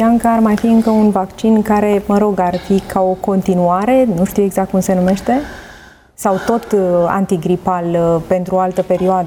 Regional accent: Romania; Eu cred că noi, ca români, avem nevoie să învățăm lucrurile acestea

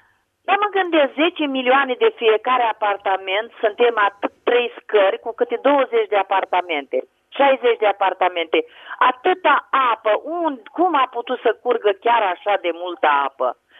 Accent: Hunedoara, Hunedoara County, Romania; Bună seara, sunt din Hunedoara.

